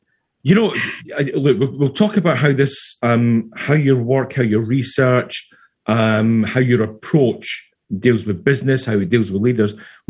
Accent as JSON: {"language": "English", "region": "New York", "country": "United States", "said": "I'm a New Yorker as well. I've not lost my accent in any way, shape, or form."}